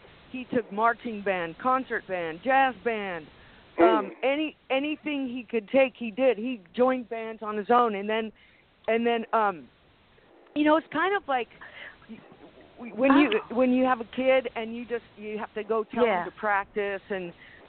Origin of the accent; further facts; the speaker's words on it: California, United States; Hello, I'm from Hot as Balls, California.